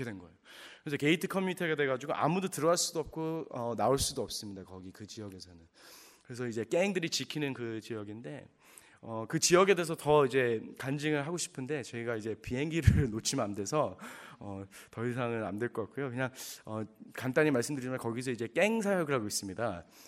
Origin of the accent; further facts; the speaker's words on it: Canada; born there; Korean is a second language; 저는 사실 2세입니다. 캐나다에서 태어나고 한국을 한 번도 못 갔었어요.